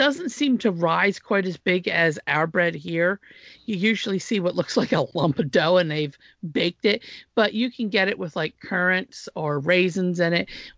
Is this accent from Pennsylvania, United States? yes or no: yes; Pennsylvania, United States; I grew up in Pennsylvania. I am English, Irish, a little bit of Potawatomi